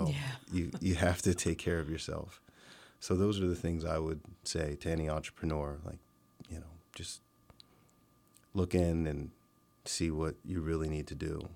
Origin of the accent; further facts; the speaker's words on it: Pennsylvania, United States; I grew up in the Valley. I grew up in the Lehigh Valley